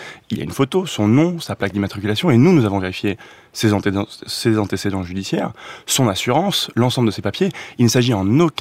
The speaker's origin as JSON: {"language": "French", "country": "France", "said": "en tant que Français"}